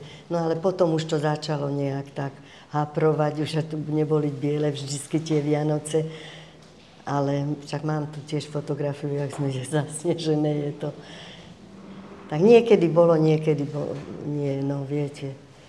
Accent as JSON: {"language": "Slovak", "region": "Záhorie", "country": "Slovakia", "said": "Ja som bola zo Záhoria, to je jak dlaň rovné."}